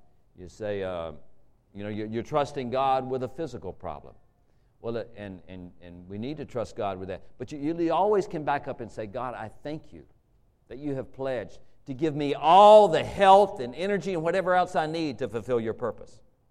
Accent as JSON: {"language": "English", "region": "the South", "country": "United States", "tie": "born or raised there", "said": "And I was raised in the South, and they were outside dogs."}